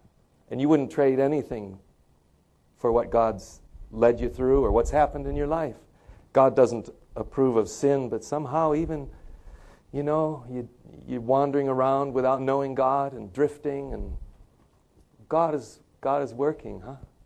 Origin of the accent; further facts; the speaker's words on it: Illinois, United States; now in California, United States; Yes, Kathy and I live in California, as we've told many of you. We grew up in Illinois. Kathy was born in Chicago. I was born in the middle of the state